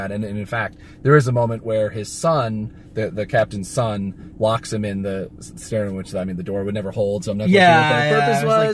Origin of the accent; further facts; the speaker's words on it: United Kingdom; we are British